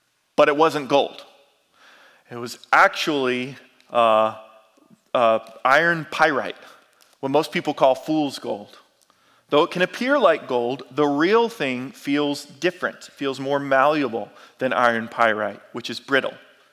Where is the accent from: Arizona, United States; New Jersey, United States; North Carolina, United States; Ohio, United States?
North Carolina, United States; Durham; I grew up in Durham. I've spent most of my life here in the Triangle, in Durham, Orange, Harnett, Wake counties